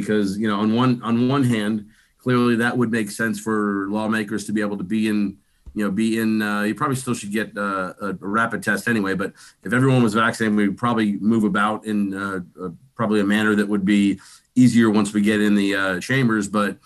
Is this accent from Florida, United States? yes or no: yes; Lighthouse Point, Florida, United States; My district office is up in my hometown of Lighthouse Point